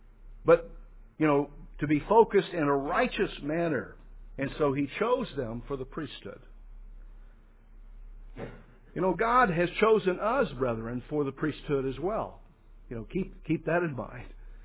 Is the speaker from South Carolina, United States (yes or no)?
no; Fort Smith, Arkansas, United States; born there; I have to remind you I was born in Fort Smith, Arkansas.